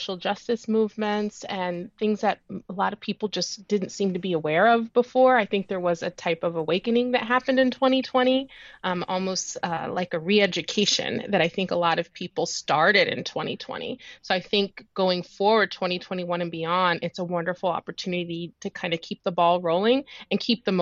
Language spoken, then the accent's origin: English; Columbus, Ohio, United States; born or raised there